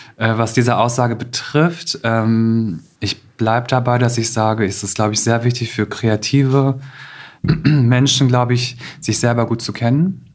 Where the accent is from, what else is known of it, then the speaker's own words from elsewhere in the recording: Osterwald, Lower Saxony, Germany; Ich war auch gefühlt der einzige Asiate im Dorf. Also ich bin wirklich in Osterwald aufgewachsen.